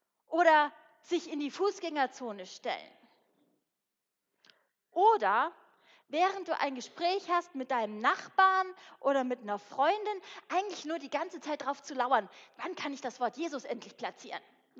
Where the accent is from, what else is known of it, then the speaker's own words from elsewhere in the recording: Bavaria, Germany; ich bin in Bayern aufgewachsen, ich bin Einzelkind